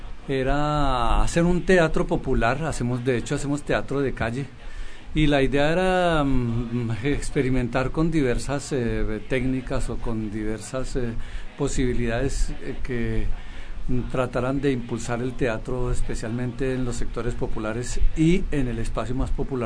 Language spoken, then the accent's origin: Spanish; Bogotá, Colombia; Sí, yo también vengo de Bogotá.